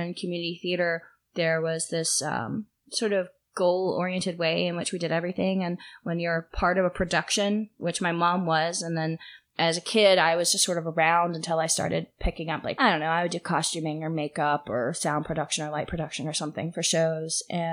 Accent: Virginia, United States; I was born in Virginia. Thank you very much. Not that West Virginia is a beautiful state. I'm not from there.

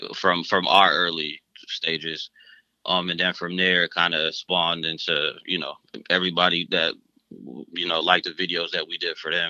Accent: Syracuse, New York, United States; now in Atlanta, United States; because I'm originally from Syracuse, New York. Once I moved to Atlanta

